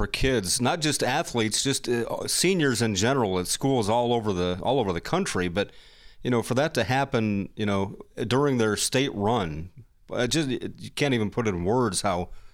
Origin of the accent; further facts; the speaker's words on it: Willard, Ohio, United States; I grew up in Willard, which was in the Northern Ohio League with Upper Sandusky, and that's a league that's no longer around.